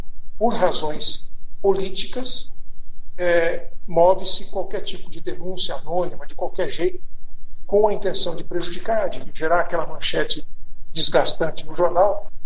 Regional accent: Maringá, Paraná, Brazil; eu nasci em Maringá, sou maringaense, vivo aqui, moro aqui, e eu quero que a cidade vá bem

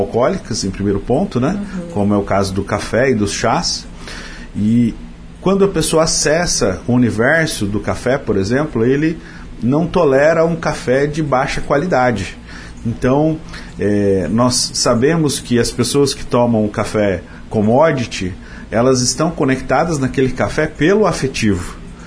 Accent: Mandaguari, Paraná, Brazil; also born or lived in Ubiratã; E como eu sou de Mandaguari, né, lá nós temos vários cafezais

